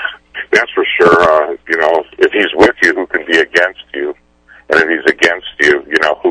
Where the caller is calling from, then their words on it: Idaho, United States; I'm calling from Idaho.